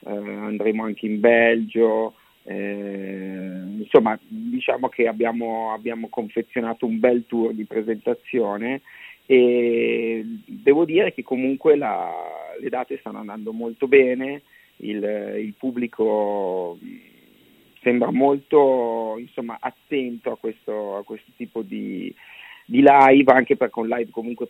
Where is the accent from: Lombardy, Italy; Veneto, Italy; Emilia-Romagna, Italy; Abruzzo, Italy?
Lombardy, Italy; Milan; a Milano, la città, insomma, la mia città natale dove viviamo